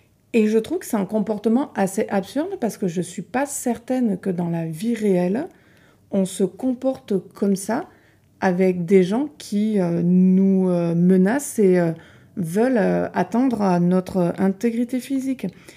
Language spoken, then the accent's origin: French; Spain; accent: Spanish; French is a second language; On va préciser aux auditeurs que je suis d'origine espagnole, d'où mon accent qui n'est pas à couper au couteau.